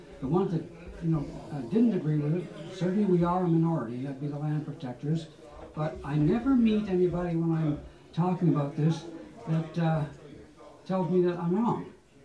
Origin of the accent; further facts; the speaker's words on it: Newfoundland and Labrador, Canada; So, yes, I'm a Labradorian. But not to say I'm not a Newfoundlander, but I'm not. I have relatives from Newfoundland, of course, like we all do. My Aboriginal component has been in Labrador on this continent for thousands of years